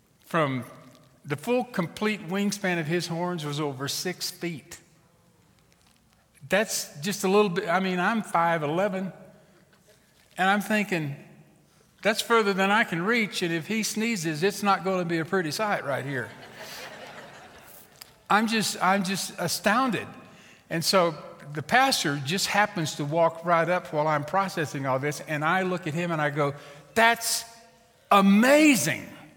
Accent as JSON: {"language": "English", "region": "Texas", "country": "United States", "tie": "born or raised there", "accent": "Texan", "said": "I grew up in Texas, and so you might detect that in my accent. I try to blend in wherever I go, but it is by default Texan."}